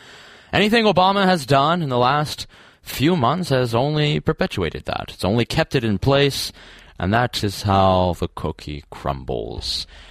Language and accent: English; North Carolina, United States; has to do with my home state of North Carolina.